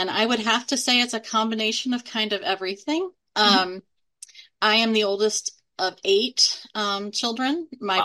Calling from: Denton, Texas, United States; I am dialing in from Denton, Texas, which is in North Texas, right between Dallas and Fort Worth.

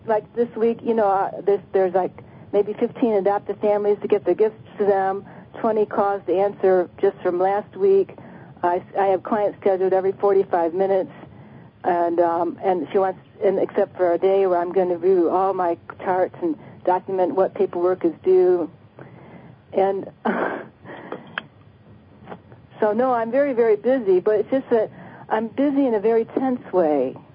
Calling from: Detroit, Michigan, United States; Detroit area.

